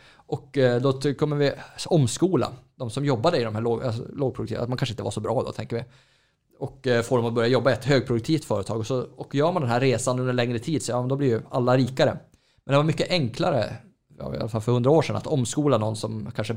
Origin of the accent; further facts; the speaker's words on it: Norrland, Sweden; Jo, och om man tar i Norrland där jag är ifrån, det är ju många gamla sågverksstäder som har försvunnit också.